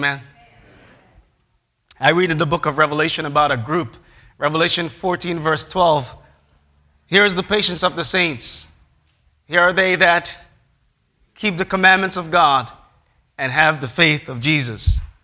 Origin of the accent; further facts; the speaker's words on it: Portland, Jamaica; And growing up in Portland, Jamaica, that's where I was, there's one lady who would always come to my house to do Bible studies with me.